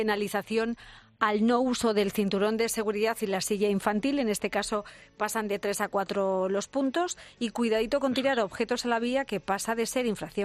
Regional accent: Castilla-La Mancha, Spain; yo en Castilla-La Mancha, en mi tierra, que las carreteras son tan largas y tan rectas

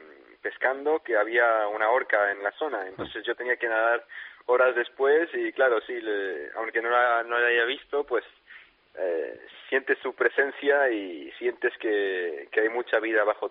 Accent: Tetouan, Tanger-Tetouan-Al Hoceima, Morocco; born there; Spanish is a second language; Sí, nací en Tetuán, al norte de Marruecos.

